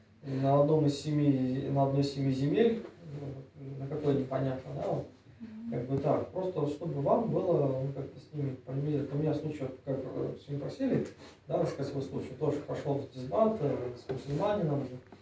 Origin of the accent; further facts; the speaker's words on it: Kazakhstan; Я сам родом из Казахстана